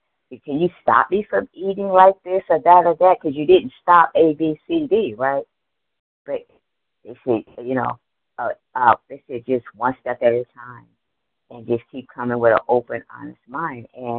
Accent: Georgia, United States; I am from Georgia.

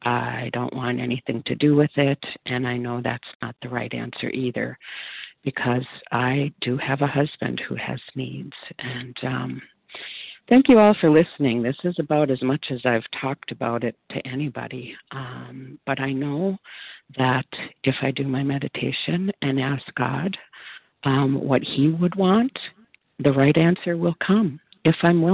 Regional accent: Minnesota, United States; I am from Minnesota, but currently enjoying the weather down in southern Texas.

